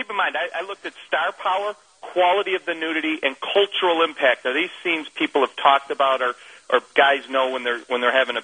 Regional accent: Chicago, Illinois, United States; way back in the day, like in 97 and 98 in my hometown of Chicago

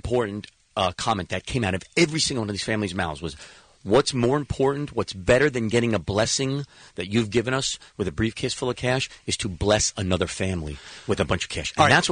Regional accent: New Jersey, United States; I grew up in Jersey. I don't make Jersey Shore.

